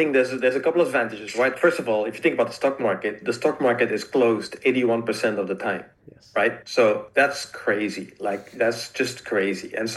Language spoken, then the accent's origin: English; Belgium; now in United States; I used to live in Belgium. I live in the US now. If I like when I was growing up in Belgium